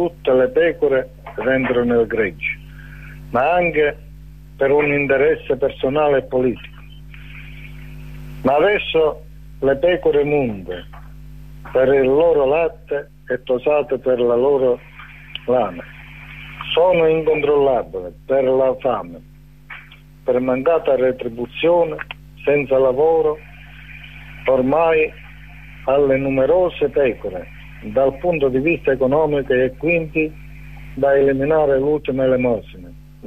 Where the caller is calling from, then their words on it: Castrovillari, Calabria, Italy; Sono da Castrovillari e ci sono molti operai che purtroppo sono in mobilità